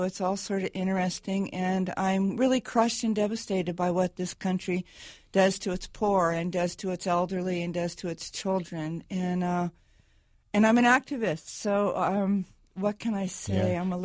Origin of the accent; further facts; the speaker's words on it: California, United States; he was our governor. I'm from California.